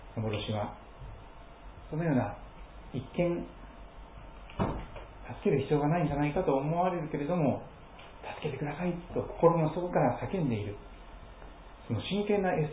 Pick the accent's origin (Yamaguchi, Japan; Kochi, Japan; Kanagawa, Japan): Kochi, Japan; born there; 私はその父さんの講師で生まれましたからね、土佐の高知の